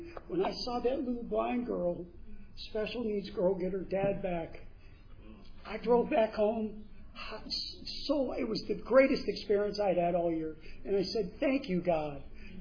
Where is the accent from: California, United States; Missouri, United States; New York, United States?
New York, United States; We go to decide to drive up to New York to my hometown.